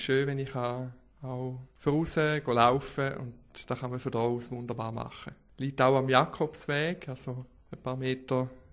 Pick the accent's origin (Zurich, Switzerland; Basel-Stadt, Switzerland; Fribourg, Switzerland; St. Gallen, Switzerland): St. Gallen, Switzerland; Wil; Also ich bin Jahrgang 1970, bin aufgewachsen in Wiel als Ältester von drei Brüdern. Meine Eltern kommen aus einfachen Verhältnissen, sind beide Krankenpfleger bzw. Pflegerin gewesen. Ja, und ich habe meine obligatorische Schulzeit in Wiel verbracht.